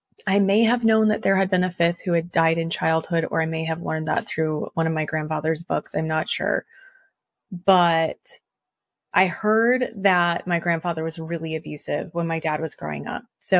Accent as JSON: {"language": "English", "region": "New York", "country": "United States", "tie": "born or raised there", "said": "I was raised in Western New York outside of Buffalo."}